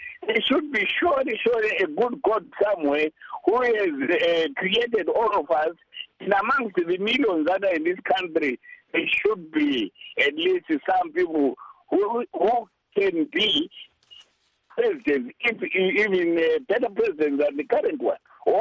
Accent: Kwanda, Zimbabwe; over the weekend I was in my hometown of Kwanda and in the surrounding area.

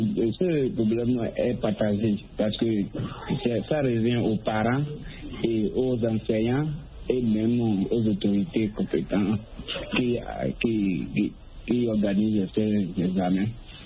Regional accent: Benin; Après ça, les parents, et surtout chez moi au Bénin, ils ont revisé le chicote à l'école.

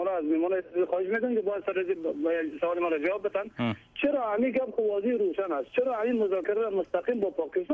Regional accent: Afghanistan; با برادر همین ما افغان هستیم

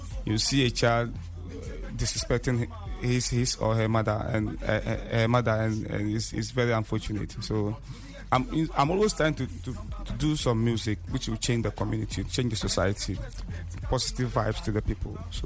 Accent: Tamale, Northern Region, Ghana; Yes, I was born and raised in Tamale, Zobele to be precise. I'm a rapper, so I do hip-life music. I rap in Dagbani and English.

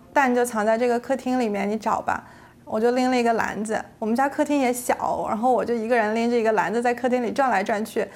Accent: China; now in United States; 我是从小在中国长大，然后来这边学习工作

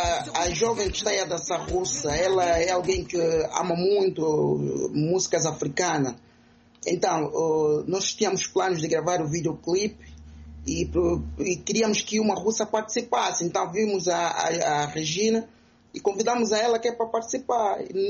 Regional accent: Angola; now in Russia; E como angolano

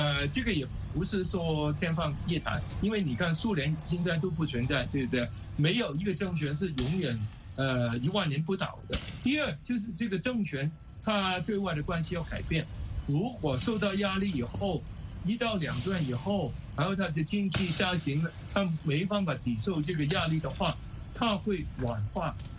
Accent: Guangdong, China; 就变成我们广东人说的那种糖水滚糖鱼

